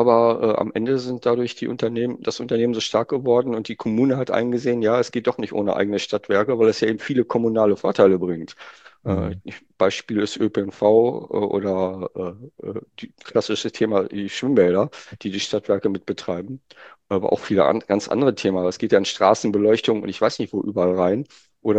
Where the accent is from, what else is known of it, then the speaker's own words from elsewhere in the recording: North Rhine-Westphalia, Germany; ich komme ja aus Nordrhein-Westfalen